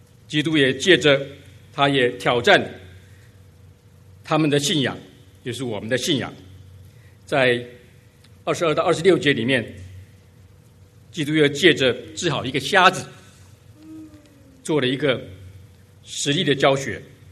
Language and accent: Chinese; Taiwan; 但是我们在台湾长大，我们是念酵，所以一时也很难改口。